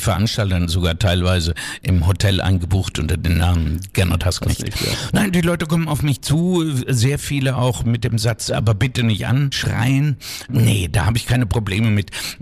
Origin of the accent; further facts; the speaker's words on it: Pfungstadt, Hesse, Germany; Ich war 6 Jahre Stadtverordneter in meiner Heimatstadt Pfungstadt, wo ich wohne.